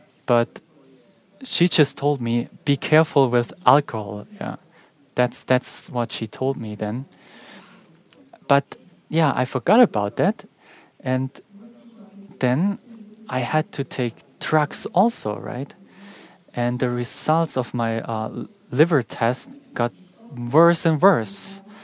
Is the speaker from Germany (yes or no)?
yes; Bavaria, Germany; And I'm from Bavaria, and in Bavaria, we people like beer and drink a lot of beer there. And I lived there for 43 years